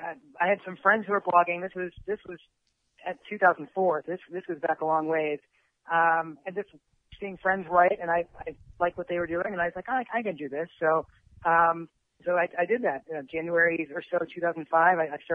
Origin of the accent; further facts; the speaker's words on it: Churchill, Pennsylvania, United States; So I'm from Churchill, Forest Hills area. So I'm a Woodland Hills High School graduate.